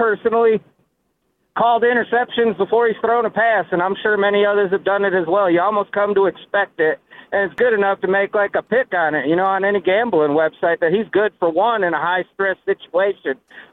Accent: Buffalo, New York, United States; Full disclosure, I'm a Bills fan. I'm originally from Buffalo.

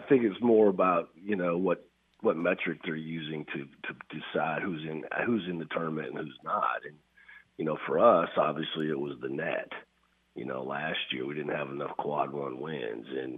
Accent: Iowa City, Iowa, United States; I grew up in the Big Ten in Iowa City, and my high school's fight song is

